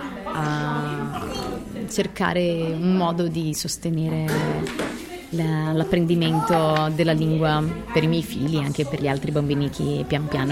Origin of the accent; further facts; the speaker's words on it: Brazil; Italian is a second language; moved away as an adult; now in Milan, Italy; sono brasiliana, abito in Italia dal 2006 e a Milano da 5 anni, 6 anni.